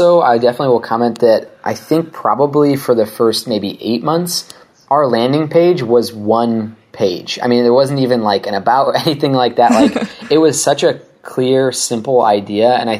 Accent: Ohio, United States; So it's funny because I'm from Ohio, and my parents definitely never did anything web related.

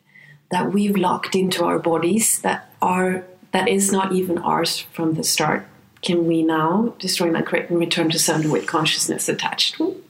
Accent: Sweden; where I grew up in Sweden

